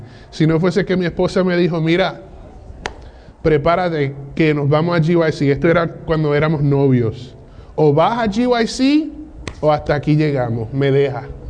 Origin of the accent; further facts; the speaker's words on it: Michigan, United States; Spanish is a second language; also born or lived in New York; español no es mi idioma fuerte, ¿ok? Yo nací en Nueva York y me crié en Michigan, pero me defiendo porque mami y papi insistieron en hablar español en la casa